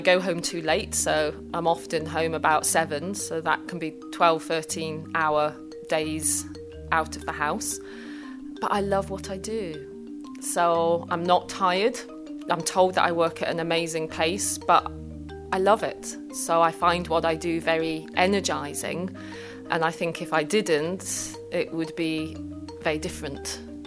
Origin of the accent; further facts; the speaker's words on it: Oxford, South East England, United Kingdom; I grew up in Oxford.